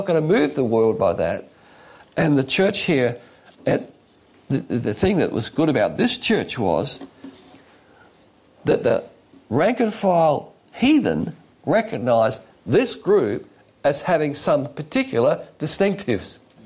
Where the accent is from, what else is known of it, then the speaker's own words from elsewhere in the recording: United States; these are some of the big independent Baptists which were doing so well when I was growing up in America